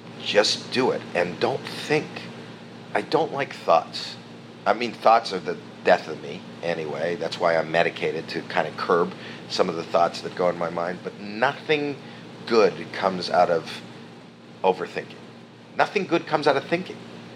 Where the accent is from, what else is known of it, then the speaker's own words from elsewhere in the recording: Northeast, United States; we're from the Northeast and there's just more per capita, more people.